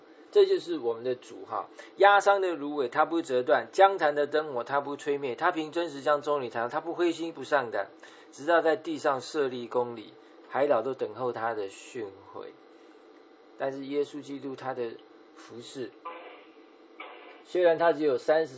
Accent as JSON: {"language": "Chinese", "country": "China", "said": "我们中国人"}